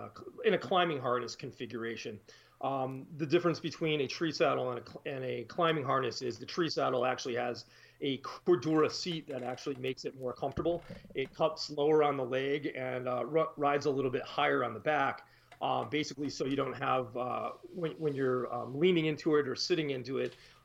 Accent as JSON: {"language": "English", "region": "East Coast", "country": "United States", "lives_now": "Wisconsin, United States", "said": "I'm actually from the East Coast originally. I've been living in Wisconsin for a pretty long time."}